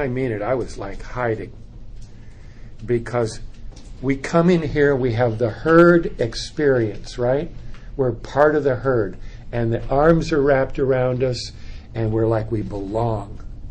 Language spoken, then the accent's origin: English; Italy; also born or lived in Europe; I grew up in Europe, so we would get our presents, our Christmas presents, from the United States. My parents would arrange for it to come over. And so we're in Italy, and I'm 5 years old.